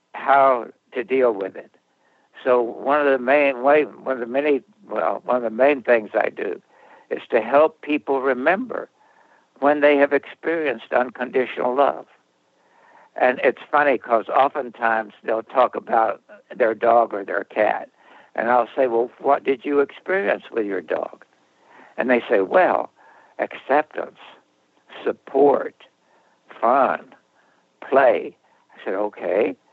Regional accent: Texas, United States; born there; No, actually, I was born in West Texas, but by both my parents immigrated from Lebanon.

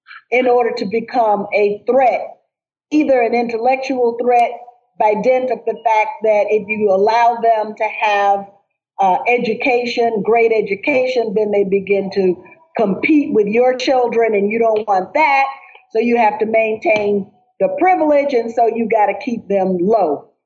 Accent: the South, United States; me having to sit down with the Klan because I'm from South.

